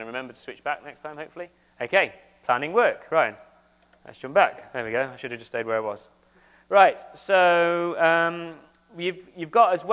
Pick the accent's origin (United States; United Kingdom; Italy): United Kingdom; England; accent: English; I say bug really funny in my English accent, sorry about that.